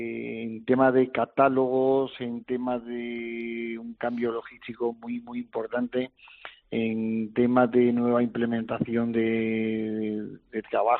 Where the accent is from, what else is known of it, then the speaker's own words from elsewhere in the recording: Sierra de Yeguas, Andalusia, Spain; lo organizáramos en Sierra Yegua. Y yo, pues, como soy una persona que tiro mucho de mi tierra, de mi pueblo